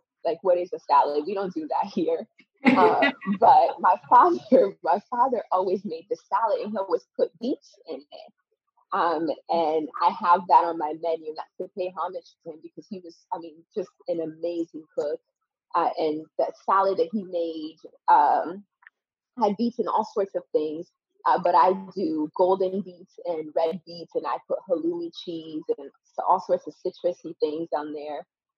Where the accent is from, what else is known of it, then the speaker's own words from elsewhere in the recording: Connecticut, United States; And that's how I found myself in the States, in the United States. And from that time, I grew up in Connecticut from 10 till about 17 years old. I grew up in Connecticut.